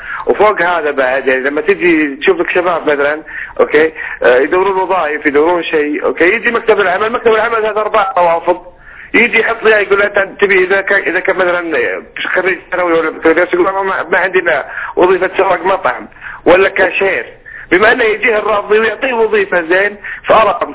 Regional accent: Saudi Arabia; إحنا كمواطنين سعوديين شرفاء،

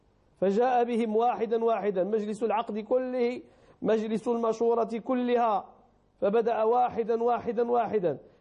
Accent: Morocco; يعني بحال كأن قبيلة من القبائل عندنا في المغرب

